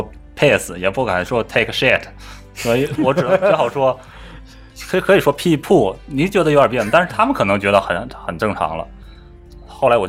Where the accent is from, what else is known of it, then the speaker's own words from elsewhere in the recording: China; 我说最后来，我来自中国。